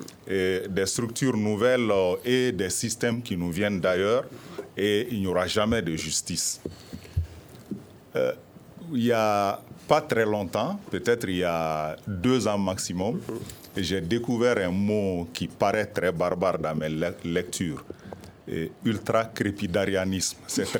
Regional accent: Mali; je suis malien.

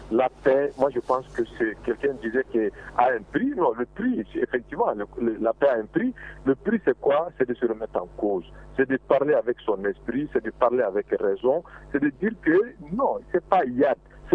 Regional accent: Mali; Ce qui est important pour moi, nous sommes des Maliens.

